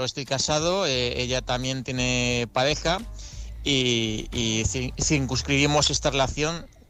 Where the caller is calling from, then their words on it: Valencia, Valencian Community, Spain; de Valencia.